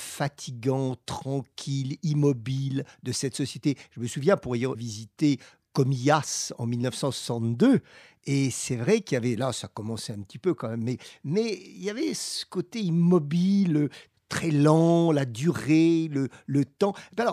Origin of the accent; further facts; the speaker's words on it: France; nous, en tant que français